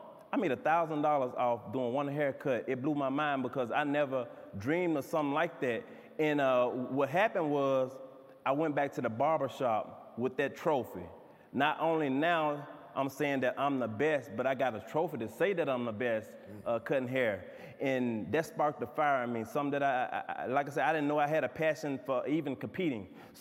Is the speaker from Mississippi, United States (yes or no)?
yes; Mississippi, United States; I'm originally from Mississippi.